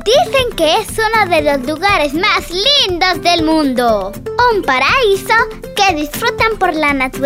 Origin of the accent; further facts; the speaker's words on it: Livingston, Izabal, Guatemala; born there; Y yo en Livingston.